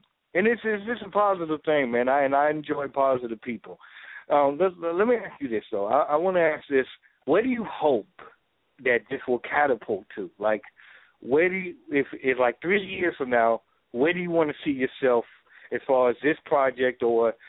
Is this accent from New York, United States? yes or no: no; Chicago, Illinois, United States; And I'm not just saying because I'm a Chicagoan.